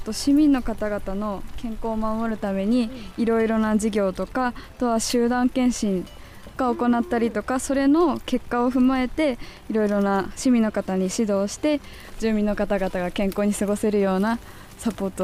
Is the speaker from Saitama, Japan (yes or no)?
yes; Saitama, Japan; born there; now in Utsunomiya, Japan; 私は生まれの方は埼玉で、今住んでるのが宇都宮で、ずっと宇都宮に住んでます。